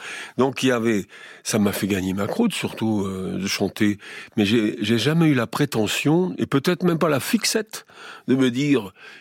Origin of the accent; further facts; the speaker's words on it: Belgium; je suis noir, je suis belge, je suis fumée, poussière, vacarme et tout ça.